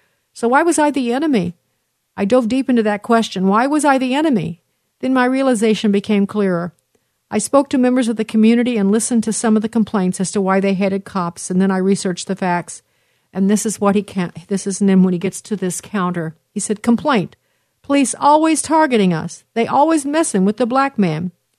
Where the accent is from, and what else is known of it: Brooklyn, New York, United States; born or raised there